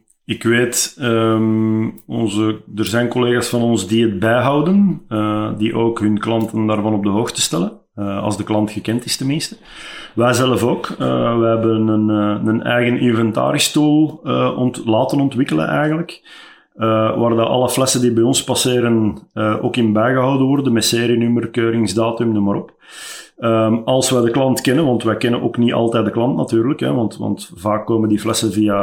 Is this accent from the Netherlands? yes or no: no; Belgium; En daar zijn wij Belgen heel, heel straf in natuurlijk.